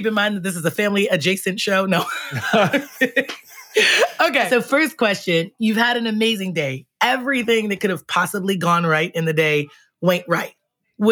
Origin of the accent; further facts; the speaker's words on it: New York, United States; I'm from New York. A bagel everywhere else tastes very different to me. It's not New York water.